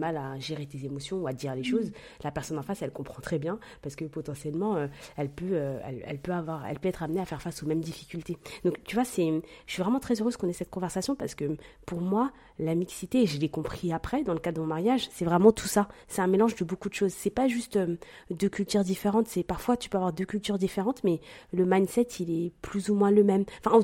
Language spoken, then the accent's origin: French; France; born there; Moi, je suis née en France avec une double culture